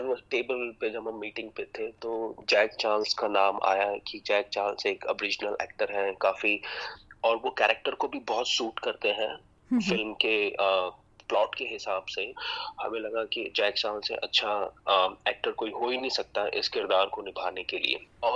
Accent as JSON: {"language": "Hindi", "region": "Punjab", "country": "India", "said": "मैं पंजाब से बिलोंग करता हूँ, पंजाबियों को बोला जाता है कि खुले दिल के होते हैं"}